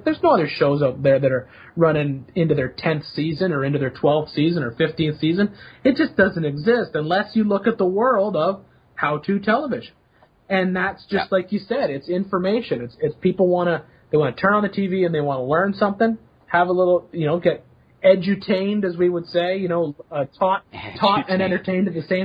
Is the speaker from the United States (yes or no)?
no; Canada; Didn't think it'd ever come to anything because, you know, I'm from Canada.